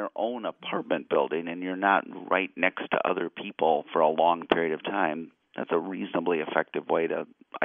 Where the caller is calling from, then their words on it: Illinois, United States; As listeners might know, I'm calling from Illinois.